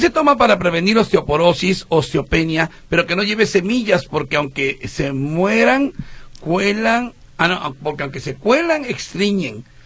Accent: Veracruz, Mexico; Veracruz usa mucho esa palabra, el batido. Así bueno, es. Muy bien, no, sí, sí, sí. Me hizo remembranzas de mi tierra.

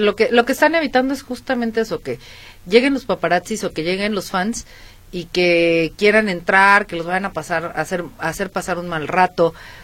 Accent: Guadalajara, Jalisco, Mexico; cosas que realmente nos identifican a nosotros como tapatíos y que nos sintamos orgullosos

